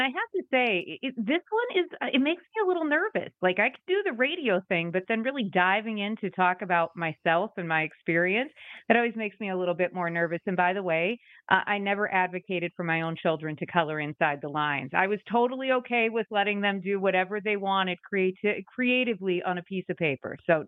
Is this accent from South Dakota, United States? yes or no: yes; South Dakota, United States; I had just transferred back to my hometown college, a liberal arts college, Dakota Wesleyan University.